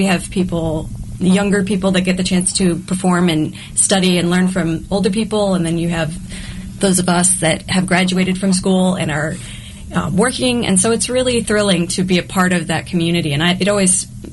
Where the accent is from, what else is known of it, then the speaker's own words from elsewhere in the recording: St. Louis, Missouri, United States; also born or lived in Florida; I'm from Florida, so I've traveled quite a ways. I grew up in St. Louis.